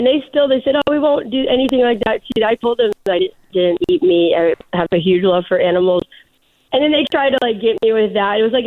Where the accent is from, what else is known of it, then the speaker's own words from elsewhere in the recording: Arizona, United States; I grew up in Arizona, like you said earlier